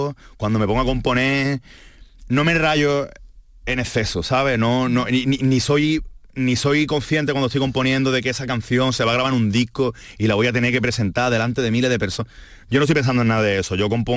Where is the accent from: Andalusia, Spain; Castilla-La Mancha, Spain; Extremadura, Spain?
Andalusia, Spain; Málaga; yo incluso aunque yo intentara disimular que soy de Málaga, creo que no me saldría, ¿no?